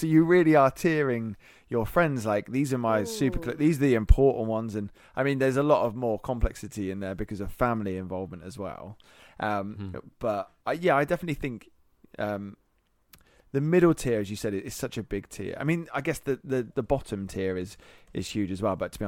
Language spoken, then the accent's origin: English; United Kingdom; I can't unfriend you because I'm British and I don't want to.